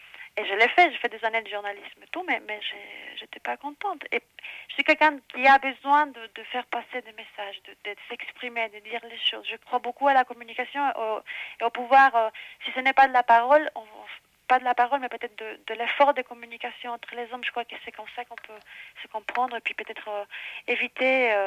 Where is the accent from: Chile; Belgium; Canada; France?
Chile; déjà, je viens de Chili, où c'est un pays où on a vécu quand même.